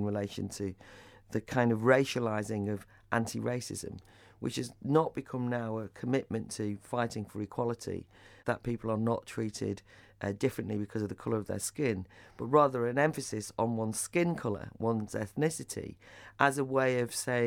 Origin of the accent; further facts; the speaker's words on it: Wales, United Kingdom; also born or lived in Ireland; I was brought up in Wales, so I can add that in. As a Welsh-Irish woman, you know, as a woman from, you know, a working class background.